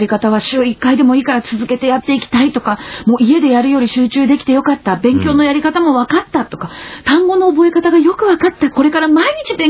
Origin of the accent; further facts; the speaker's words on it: Aomori, Japan; ある意味青森県、地元の青森県の子供たちももしかしたら同じですよね